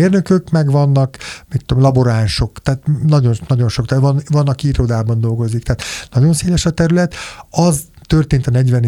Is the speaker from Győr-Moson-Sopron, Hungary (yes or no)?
no; Paks, Tolna, Hungary; én őspaksi vagyok, tehát én ott születtem, több száz évre Paks, és még emlékszem gyerekkoromban, amikor megérkezett az atomerőmű. Én 72-ben születtem